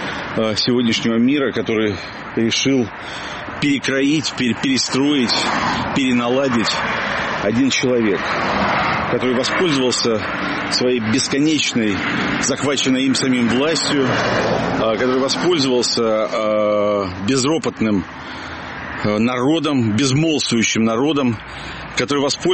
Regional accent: Russia; moved away; когда я эмигрировал из России в 2014 году

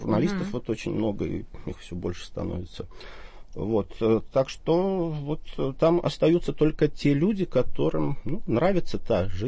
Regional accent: Belarus; moved away as an adult; Я, кстати, сам бывший белорус. 11 лет тому назад, это на втором году правления Александра Григорьевича Лукашенко, я оттуда съехал навсегда.

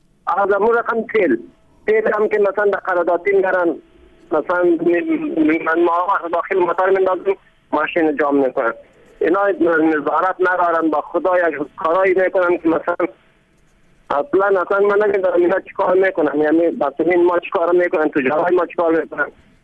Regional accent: Ghazni, Afghanistan; ولایت های سرسل مثل ولایت ما غزنی، ولایت مثلا بایتونگی و بانیان مثلا هر جای سرسل بسیار مشکلات زیاد است.

